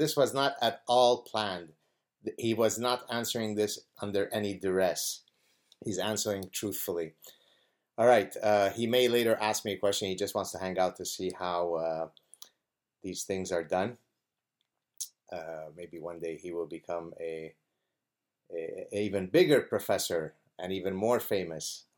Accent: Canada; I'm Canadian

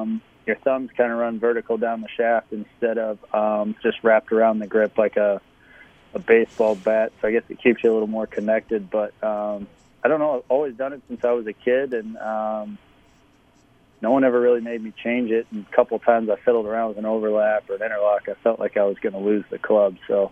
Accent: Edmond, Oklahoma, United States; Yeah, I grew up in Oklahoma, Edmond, just outside Oklahoma City

